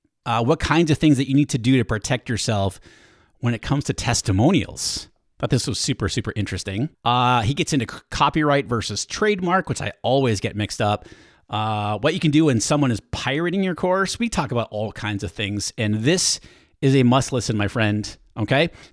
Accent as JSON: {"language": "English", "region": "New Hampshire", "country": "United States", "lives_now": "San Diego, United States", "said": "I am from New Hampshire originally. I love the change in seasons, but this is my favorite time of year here in San Diego, the winter time."}